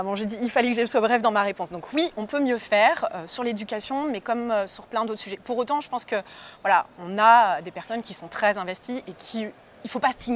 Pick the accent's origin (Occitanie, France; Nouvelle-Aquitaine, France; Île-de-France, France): Nouvelle-Aquitaine, France; Je suis bretonne aussi, je suis originaire du Limousin, je suis aussi attachée à mes racines. Mais je me sens européenne, donc identité plurielle.